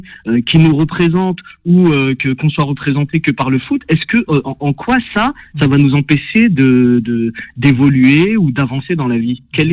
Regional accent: France; j'ai 42 ans, je suis né en France, de parents algériens qui sont arrivés en France. J'ai grandi dans une cité.

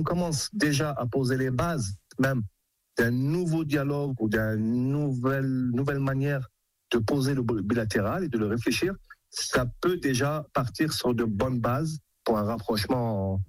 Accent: Algeria; en tant qu'Algérien qui connaît la profondeur des relations humaines, économiques, démographiques, historiques

